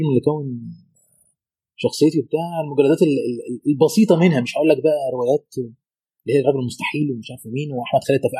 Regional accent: Alexandria, Alexandria Governorate, Egypt; انا من اسكندرية،

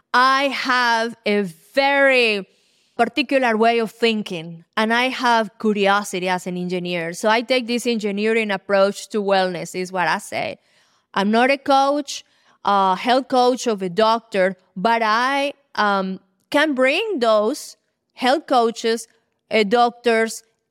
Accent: Colombia; now in United States; I'm from Colombia. I know coffee. My ancestors were always in the coffee industry. My father was the co-founder of the farmers' co-ops in the coffee industry in Colombia. I grew up with coffee.

